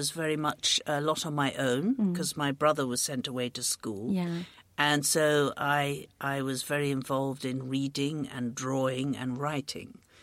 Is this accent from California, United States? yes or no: yes; San Francisco, California, United States; born there; I was born in San Francisco in 1949, long time ago, and I lived in seven countries before the age of 15.